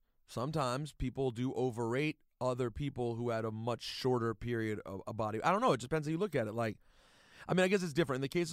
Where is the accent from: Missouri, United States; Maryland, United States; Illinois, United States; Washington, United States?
Maryland, United States; growing up in Maryland, I didn't meet anyone who knew